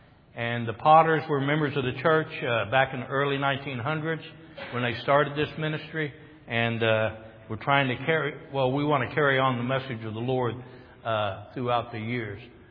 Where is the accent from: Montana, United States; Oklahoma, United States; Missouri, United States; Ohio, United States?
Missouri, United States; Cassville; born there; I was born in Cassville, Missouri, back in 1952.